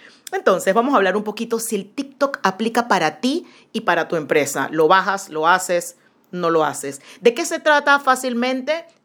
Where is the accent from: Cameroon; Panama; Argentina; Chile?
Panama; en mi país, en Panamá, vimos algunas personas en puestos públicos